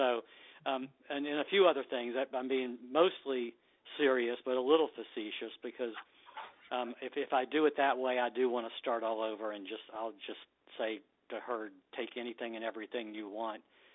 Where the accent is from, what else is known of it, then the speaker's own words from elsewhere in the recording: Waynesboro, Virginia, United States; also born or lived in Richmond; I love it here. I grew up in Waynesboro. I've been working at the resort when it first opened when I was 17, and knew that I wanted to come back to this area to retire. I spent 24 years in Richmond in business